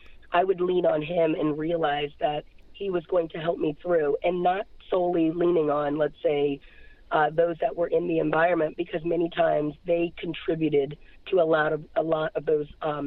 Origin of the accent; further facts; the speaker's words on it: Silver Spring, Maryland, United States; I grew up in Silver Spring, Maryland. I have an older sister and a younger brother.